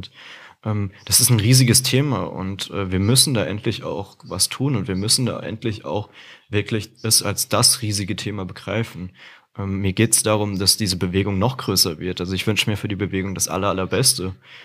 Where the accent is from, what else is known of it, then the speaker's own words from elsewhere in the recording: Rhineland-Palatinate, Germany; da, wo ich herkomme, aus der Südpfalz, da ist ein Auto kein Klimasünder